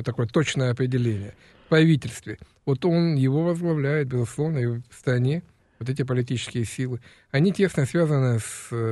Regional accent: Rostov-on-Don, Rostov Oblast, Russia; Я сам из Ростова-на-Дону, закончил Ростовский университет, юридический факультет.

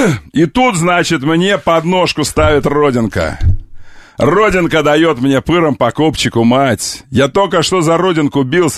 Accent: Siberia, Russia; Я говорю, Руси. Руси, c'est un pays, Сибирьон.

